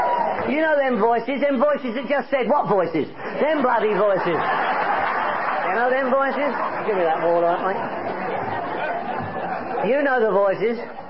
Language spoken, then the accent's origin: English; London, United Kingdom; I'm from Northwest London. I don't know. You probably picked up on that, right? This is the way I speak.